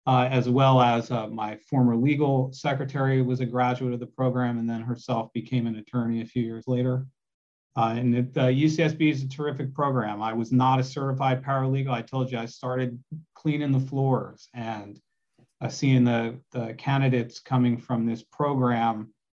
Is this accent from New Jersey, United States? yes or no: yes; New Jersey, United States; now in California, United States; I'm from New Jersey. I went to LaSalle University.